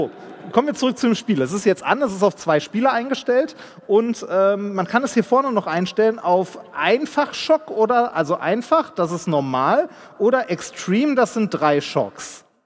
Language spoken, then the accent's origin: German; Essen, North Rhine-Westphalia, Germany; Ich bin in Essen-Altendorf aufgewachsen.